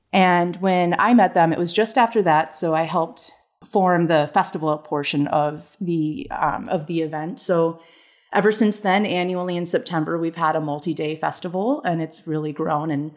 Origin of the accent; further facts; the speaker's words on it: Michigan, United States; now in Atlanta, United States; No. So I'm from Michigan. So spent a lot of time in Chicago as a kid, you know, like weekend trips and everything.